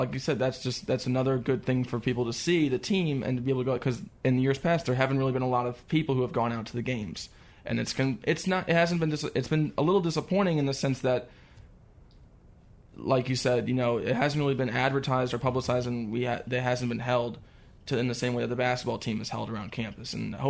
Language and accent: English; Ireland; And I'm Irish, but I'm still a U.S. fan.